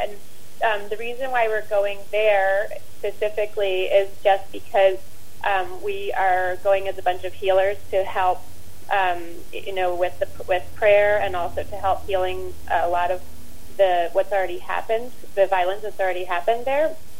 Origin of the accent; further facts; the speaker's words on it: New York City, New York, United States; now in Old Chatham, United States; I'm actually from New York City, but I live in Old Chatham.